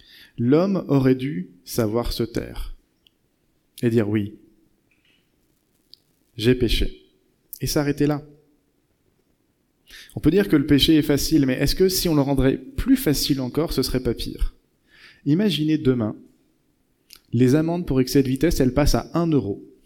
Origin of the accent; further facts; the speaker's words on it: France; Et c'est pas parce qu'on est français qu'on est râleur